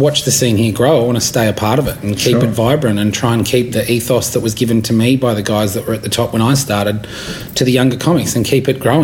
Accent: Brisbane, Queensland, Australia; So, yeah, I'm from Brisbane.

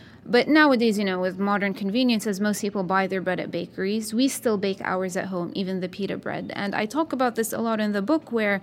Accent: Jerusalem, Jerusalem District, Israel; I grew up in Jerusalem, and there it's a melting pot.

